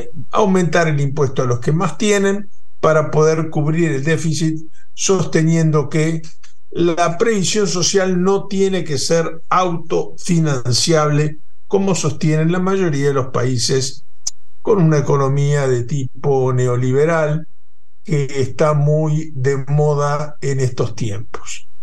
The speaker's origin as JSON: {"language": "Spanish", "country": "Uruguay", "said": "desde Montevideo, como me gusta decir a mí, como buen uruguayo que quiere tanto a los hermanos argentinos, desde el otro lado del charco"}